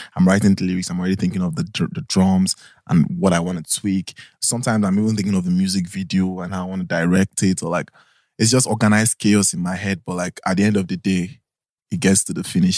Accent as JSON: {"language": "English", "country": "Nigeria", "said": "nah, I'm not an American artist. I'm a Nigerian artist. We have to shoot the Naira."}